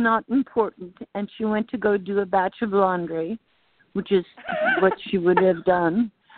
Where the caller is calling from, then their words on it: Erie, Pennsylvania, United States; Erie, Pennsylvania.